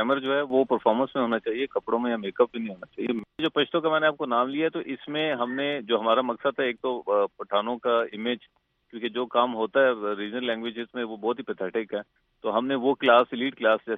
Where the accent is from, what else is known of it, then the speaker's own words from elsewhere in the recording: Quetta, Balochistan, Pakistan; born there; یوسف Zai tribe سے ہم تعلق رکھتے ہیں. اور جو اب میری ویسے پیدائش تو کوئٹہ کی ہے، لیکن لائک ہم کے پی کے سے بلانگ کرتے ہیں،